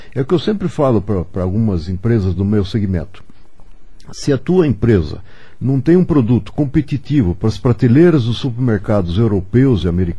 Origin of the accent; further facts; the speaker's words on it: Marília, São Paulo, Brazil; born there; now in Curitiba, Brazil; Eu nasci em Marília, sou do interior de São Paulo, mas estou em Curitiba há muito tempo, casei com uma curitibana, tenho filhos e netos, todos curitibanos. Então eu sou um paranaense, né?